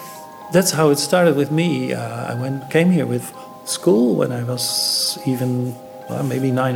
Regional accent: Haarlem, North Holland, Netherlands; I grew up in Haarlem, and as a young child, I used to come here after school.

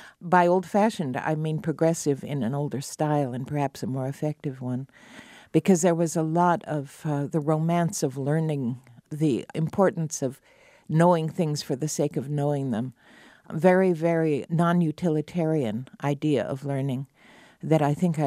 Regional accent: Idaho, United States; On learning that I'm from Idaho

